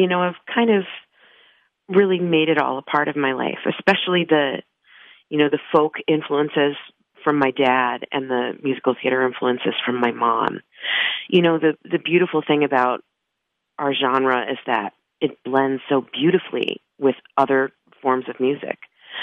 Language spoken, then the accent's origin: English; Long Island, New York, United States; moved away as an adult; You know, I grew up on Long Island, you know, so lived in New York until a year ago.